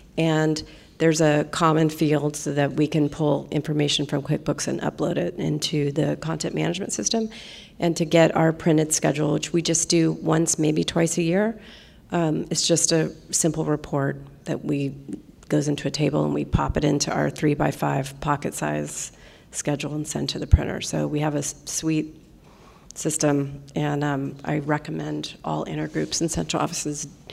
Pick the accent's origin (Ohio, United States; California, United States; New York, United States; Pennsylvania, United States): California, United States; San Francisco; I'm an alcoholic from San Francisco.